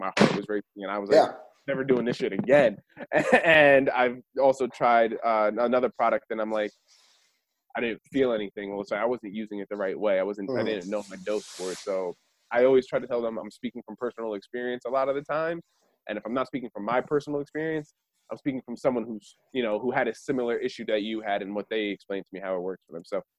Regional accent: Parsippany, New Jersey, United States; We're from Parsippany, New Jersey, so even closer to even just as close to Montclair.

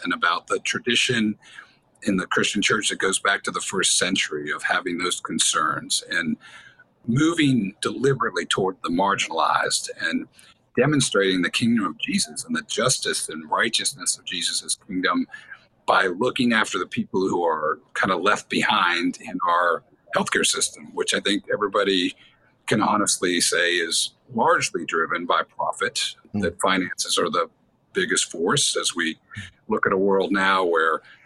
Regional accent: New Orleans, Louisiana, United States; It was church, honestly, for me during medical school when I was back in my hometown in New Orleans.

